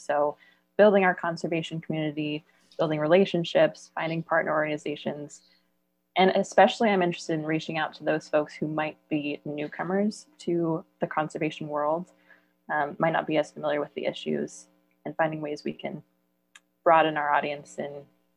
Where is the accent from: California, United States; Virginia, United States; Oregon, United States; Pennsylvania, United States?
Pennsylvania, United States; Pittsburgh; now in Idaho, United States; So I grew up on the East Coast. I'm from Pittsburgh. My whole family is back there, and then found my way to Idaho by way of AmeriCorps